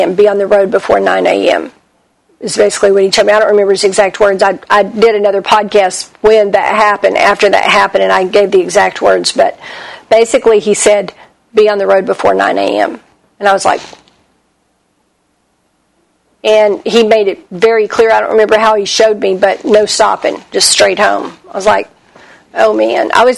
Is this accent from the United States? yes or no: yes; Texas, United States; also born or lived in Oklahoma; And I was raised in North Texas. And I've lived in Texas and Oklahoma almost my entire life.